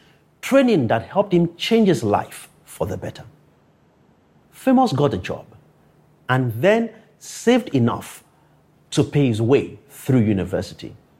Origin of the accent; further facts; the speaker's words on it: Akure, Ondo, Nigeria; growing up in Akure, a town 350 kilometers from Lagos, it felt like a place that was disconnected from the rest of the world, and one where hope and dreams were limited.